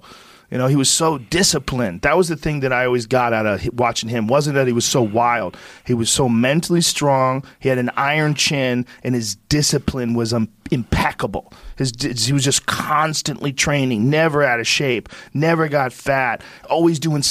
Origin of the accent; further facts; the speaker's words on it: Boston, Massachusetts, United States; When I was a kid growing up in Boston, Hagler was the middleweight champion of the world.